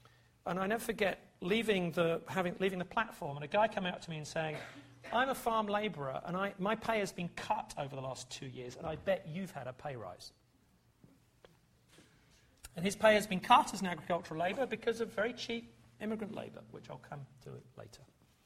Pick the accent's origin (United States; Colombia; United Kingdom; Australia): United Kingdom; England; It's interesting because I think of myself as English and not British